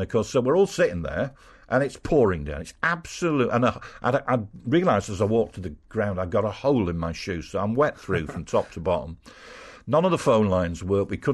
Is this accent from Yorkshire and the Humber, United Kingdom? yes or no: yes; Leeds, Yorkshire and the Humber, United Kingdom; moved away; I was born and raised in Leeds